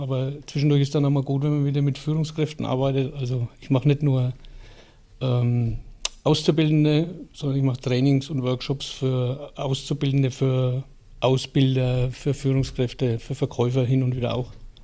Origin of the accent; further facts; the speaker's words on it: Schweinfurt, Bavaria, Germany; born there; ja, gebürtiger Schweinfurter